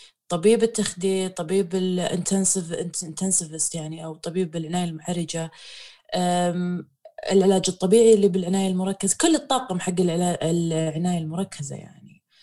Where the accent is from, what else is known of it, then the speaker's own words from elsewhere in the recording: Khobar, Eastern Province, Saudi Arabia; أنا كنت أدرس طب أسنان بالرياض أول سنة، بس لأني أنا من أهل الشرقية ورحت الرياض ما كنت متأقلم، ما قدرت أعيش بالرياض 2008 إيه، فما كان سهل علي أني أتأقلم. فبعدين نهاية السنة الأولى قررت أني أرجع الخبر عند أهلي